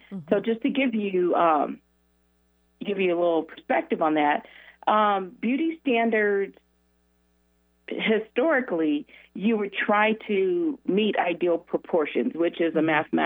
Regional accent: Denver, Colorado, United States; I grew up in Denver, and it's not necessarily a hot modeling market

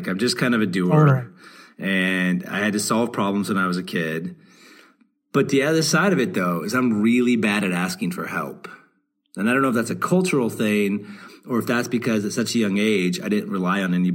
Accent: Portland, Oregon, United States; I grew up in Oregon, Portland, Oregon.

